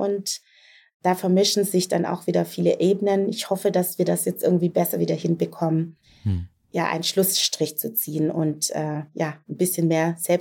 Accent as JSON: {"language": "German", "region": "Southern Germany", "country": "Germany", "said": "Das heißt, ich komme aus Süddeutschland."}